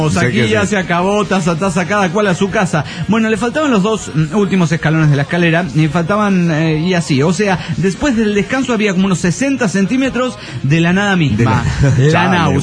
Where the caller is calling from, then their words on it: Mar del Plata, Buenos Aires Province, Argentina; de Mar del Plata, Argentina.